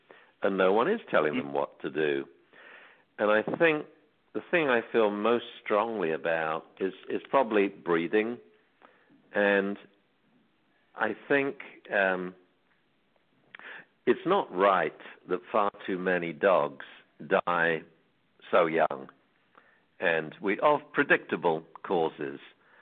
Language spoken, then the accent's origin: English; England, United Kingdom; I like writing. I like words. I'm English, you know.